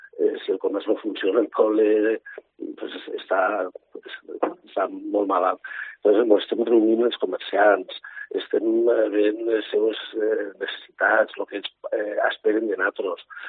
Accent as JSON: {"language": "Catalan", "town": "Benicarló", "region": "Valencian Community", "country": "Spain", "said": "Soc molt benicarlando, estic molt orgullós de ser benicarlando"}